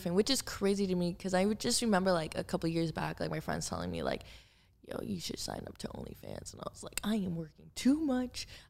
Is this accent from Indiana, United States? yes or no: no; Miami, Florida, United States; And I grew up in Miami. Like, I'm from Miami. My family's there. My sister's there.